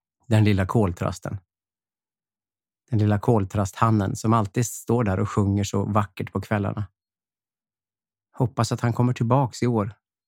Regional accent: Höllviken, Skåne, Sweden; Som jag gjorde när jag var liten och spelade in kassettband hemma i Hökviken.

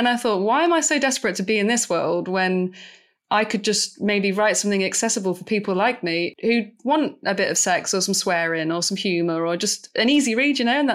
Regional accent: Manchester, North West England, United Kingdom; I'm from Manchester, which is a big gay friendly city, but really where I was from on a council estate, one of the roughest council estates in the city

